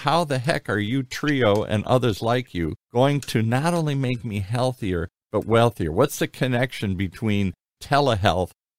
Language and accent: English; Ireland; just because I'm Irish doesn't mean I understand this